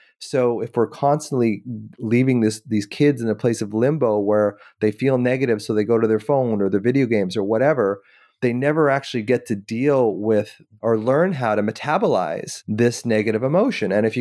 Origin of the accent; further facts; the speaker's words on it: Canada; I mean, I'm Canadian, eh? So it's like, we don't see it as much here